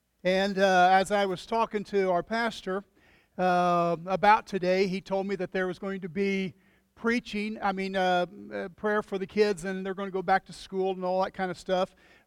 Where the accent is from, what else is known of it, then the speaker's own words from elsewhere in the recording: Kokomo, Indiana, United States; Whenever I grew up in the church I grew up with in Kokomo, Indiana, we had one of the largest youth groups in the state.